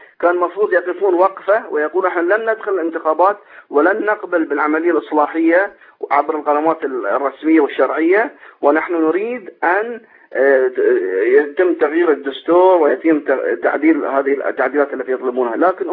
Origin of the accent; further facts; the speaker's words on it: Bahrain; الجمعيات السياسية عندنا في البحرين